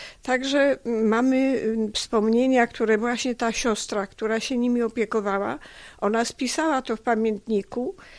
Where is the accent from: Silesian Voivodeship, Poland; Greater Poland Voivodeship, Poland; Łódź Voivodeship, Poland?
Greater Poland Voivodeship, Poland; Kalisz; ja pochodzę z okolic najstarszego miasta w Polsce, z Kalisza.